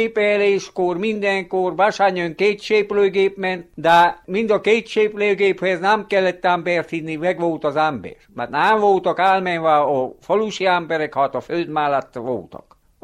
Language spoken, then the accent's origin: Hungarian; Sepsibesenyő, Covasna, Romania; A gyermekkorunkat 1960-ig magán gazdasággal töltötték. Besenyőn csak az egy négy osztályt végeztük, a többit gyalog jártunk le a Vaksára.